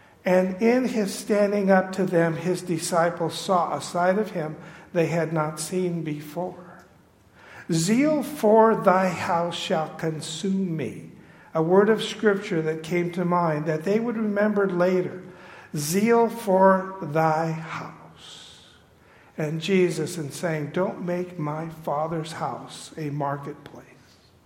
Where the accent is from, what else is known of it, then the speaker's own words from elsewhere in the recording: California, United States; Yeah, growing up in California, my parents' backyard, one fence was all bamboo.